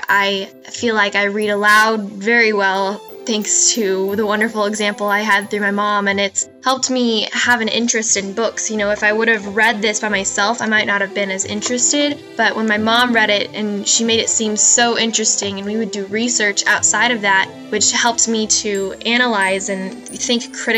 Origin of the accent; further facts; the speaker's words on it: Missouri, United States; I am 18 years old and I'm from Missouri.